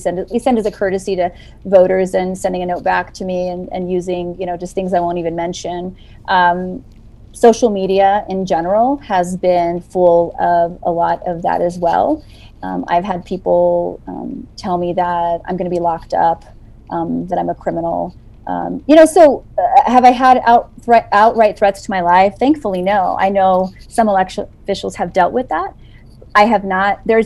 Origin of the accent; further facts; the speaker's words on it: New Mexico, United States; born there; I was born in Doñana County. I went to the school formerly known as Oñate High School. I'm a three-time Aggie.